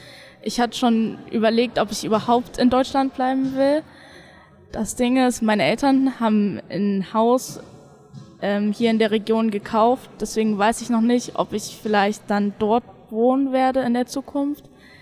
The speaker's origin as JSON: {"language": "German", "country": "Liechtenstein", "said": "ich bin gerade 15, ich werde im Dezember 16 und ich komme aus Liechtenstein."}